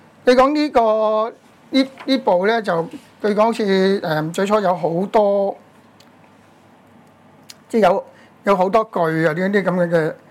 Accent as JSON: {"language": "Cantonese", "country": "China", "said": "不過我哋中國人就好少日念咒語"}